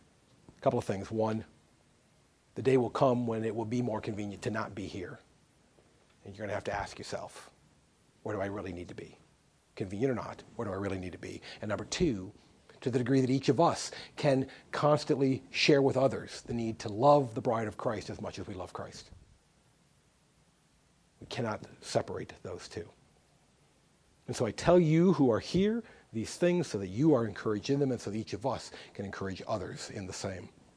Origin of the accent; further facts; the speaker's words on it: Midwest, United States; Now, I grew up in the Midwest. I love the Midwest, okay?